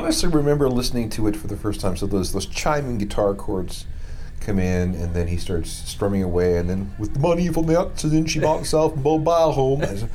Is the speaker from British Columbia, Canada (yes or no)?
no; Winnipeg, Manitoba, Canada; It was October 3rd of 1986 when I arrived. And I came from Winnipeg.